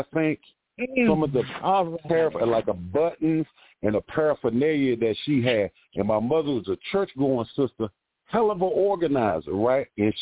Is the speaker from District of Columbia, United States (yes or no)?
yes; Washington, District of Columbia, United States; See, I'm born and raised in Washington, D.C., right?